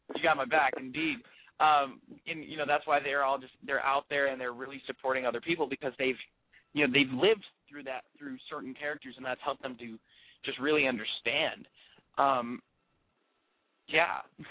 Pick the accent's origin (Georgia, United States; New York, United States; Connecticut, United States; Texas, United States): Texas, United States; Okay, so I'm from Texas, so I got to do a Texas accent then.